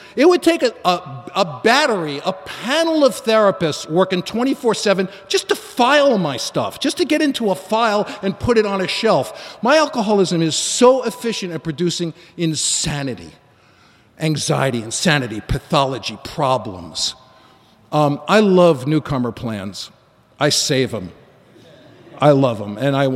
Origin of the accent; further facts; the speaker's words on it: New York City, New York, United States; I grew up in the Bronx in New York City to a really troubled family.